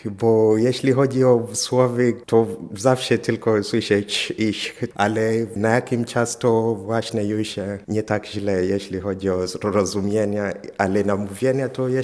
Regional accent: Kenya; Polish is a second language; now in Łódź, Poland; z Kenii jestem i studiuję na Uniwersytecie Łódzkim tutaj.

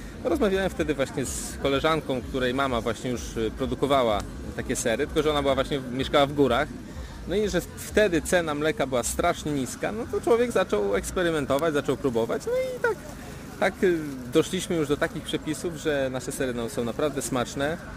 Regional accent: Hucisko, Łódź Voivodeship, Poland; Jestem z gminy Drużbice. Miejscowość Hucisko.

